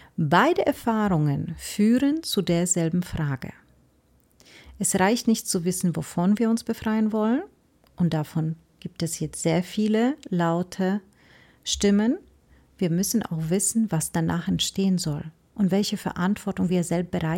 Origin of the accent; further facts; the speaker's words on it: Poland; Ich komme aus Polen, ich weiß, wie die Sehnsucht ist.